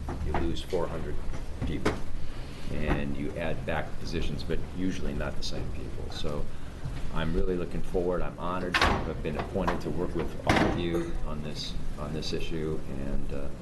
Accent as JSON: {"language": "English", "town": "Beaverton", "region": "Oregon", "country": "United States", "said": "I'm from Beaverton in Washington County."}